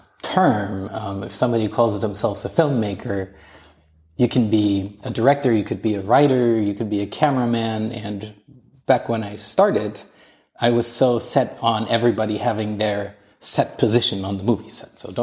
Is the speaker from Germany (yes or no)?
yes; Germany; I come from a family where I grew up in Germany, so everything is very structured.